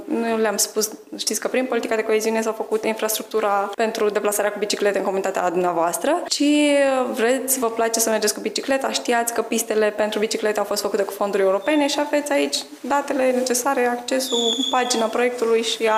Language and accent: Romanian; Iași, Iași County, Romania; Important a fost pentru noi, ca ieșeni